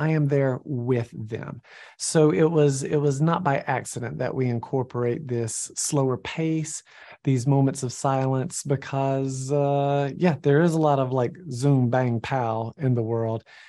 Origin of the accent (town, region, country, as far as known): Georgia, United States